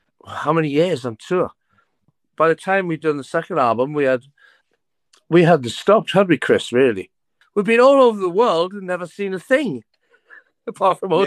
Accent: Newcastle, North East England, United Kingdom; I basically moved to London. I'm from Newcastle originally.

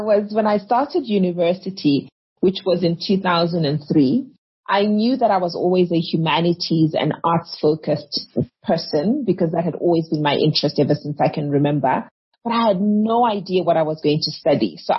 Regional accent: Gweru, Midlands, Zimbabwe; Yes, I grew up in Gweru in Zimbabwe.

